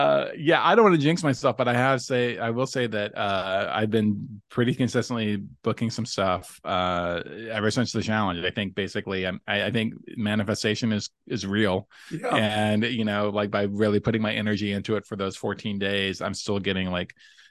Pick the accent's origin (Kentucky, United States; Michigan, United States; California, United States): Kentucky, United States; Louisville; so you will be down here in Louisville doing a bunch of shows and having fun in my hometown.